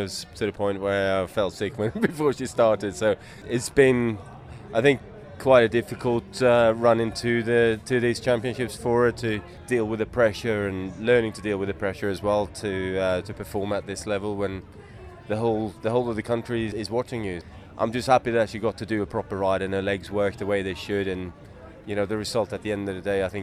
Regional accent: Sweden; now in United Kingdom; I think I'm probably more British these days than I am Swedish, but I guess if you peel back the layers, it's still blue and yellow on the inside

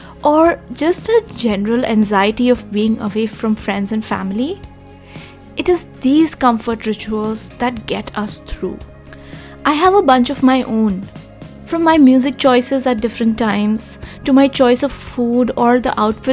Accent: India; moved away; my time growing up in India

